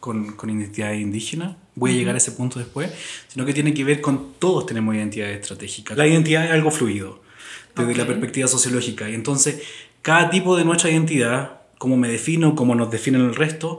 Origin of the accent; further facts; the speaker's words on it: Chile; now in Germany; soy chileno, pero radico hace algún tiempo en Alemania.